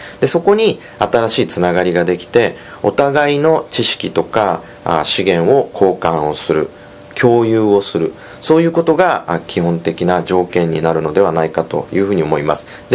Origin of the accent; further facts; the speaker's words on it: Saga, Japan; これは佐賀市の地名でございまして、私生まれも育ちも佐賀でございます。